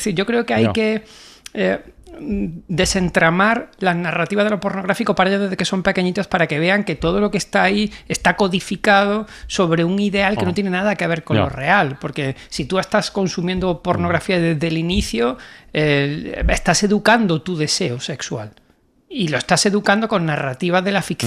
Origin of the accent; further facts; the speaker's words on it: Seville, Andalusia, Spain; En mi tierra.